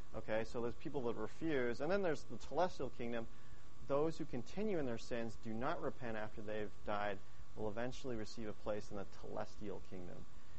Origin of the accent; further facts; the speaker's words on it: Idaho, United States; because even growing up in Idaho, there was a group of a family that lived across from our apartment